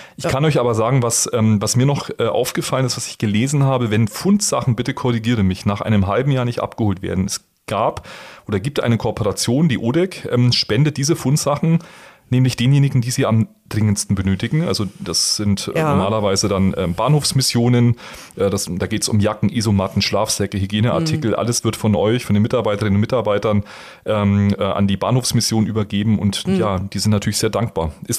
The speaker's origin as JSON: {"language": "German", "region": "Bavaria", "country": "Germany", "said": "als Franke"}